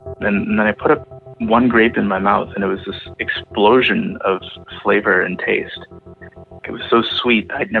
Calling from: Toronto, Ontario, Canada; I'm calling from Toronto.

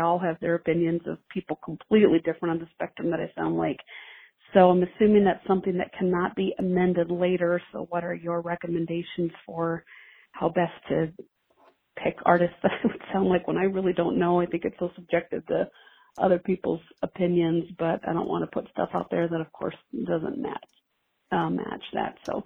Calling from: Montana, United States; I am calling from Montana.

